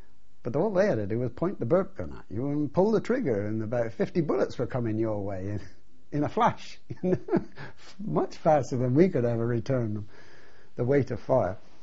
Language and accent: English; United Kingdom; We're British.